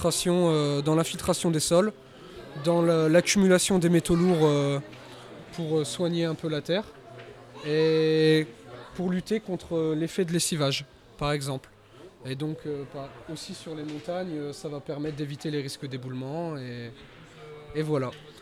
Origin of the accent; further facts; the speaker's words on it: Hauts-de-France, France; les territoires marécageux comme chez nous en Picardie qui ont des risques d'inondation